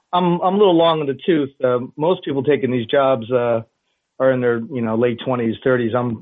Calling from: Beijing, China; I'm not calling from the States. Actually, I'm calling from way across the other side of the world, and I'm just the honest of God's truth. I'm calling from Beijing, China, baby.

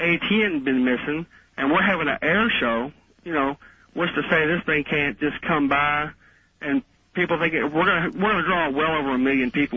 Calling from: Louisville, Kentucky, United States; I'm calling from Louisville, Kentucky.

